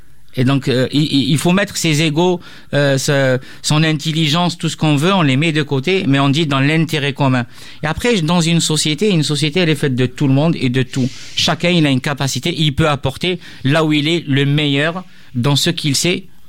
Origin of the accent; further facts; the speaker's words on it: Algeria; C'est un peu d'humour, on est algérien quand même.